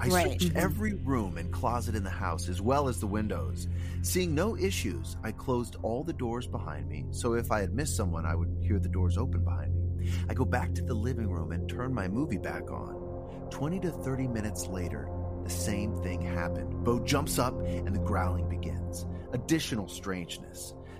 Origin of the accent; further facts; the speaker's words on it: Newport News, Virginia, United States; I grew up in Newport News, Virginia, an East Coast town right next door and side of a lot of important events in our nation's early history.